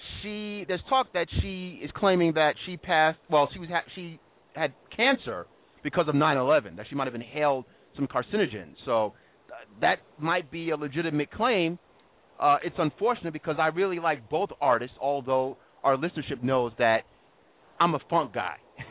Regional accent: New York, United States; I have to admit, as a New Yorker, listening to go-go all the time, I didn't necessarily get it at the time

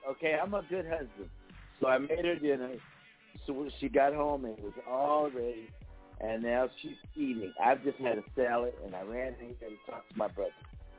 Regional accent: Philadelphia, Pennsylvania, United States; moved away as an adult; now in Texas, United States; Okay, well, I'm from Philly. So I left there when I was 21 and never moved back there.

